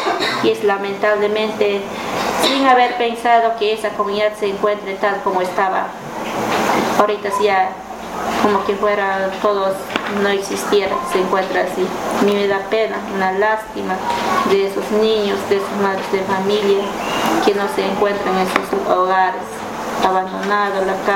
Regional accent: Gualaquiza, Morona Santiago, Ecuador; y mi residencial soy de Cantón Gualaquiza

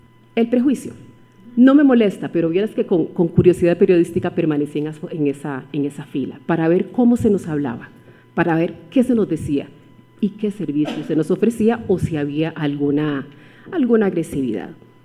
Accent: Costa Rica; en mi país, Costa Rica. Mi región, de donde yo soy nativa, Centroamérica

